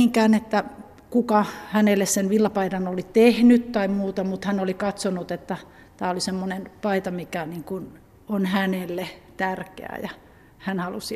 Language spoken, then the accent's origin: Finnish; Northern Finland, Finland; itse asun tuolla etelässä, niin ajattelen, että joo, että olen pohjoisesta kotoisin ja olen aina käynyt vauvasta saakka, minut on aina tuotu pohjoiseen ja aina olen viihtynyt täällä hyvin